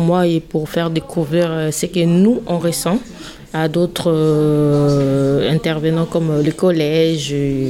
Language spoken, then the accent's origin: French; Mali; now in France; je suis malienne et j'ai 25 ans.